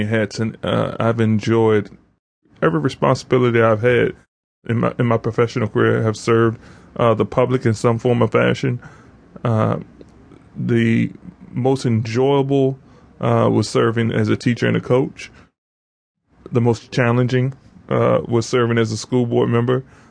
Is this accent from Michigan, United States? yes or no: no; Virginia, United States; And I grew up in Exes Village, now St. Luke. And then we moved right into the Azalea apartment area, really close to here in Henrico High School.